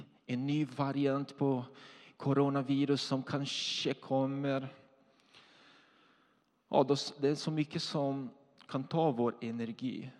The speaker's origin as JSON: {"language": "Swedish", "country": "Brazil", "lives_now": "Sweden", "said": "Jag kommer från Brasilien. Woho! Och jag har bott i Sverige nu i 9,5 år."}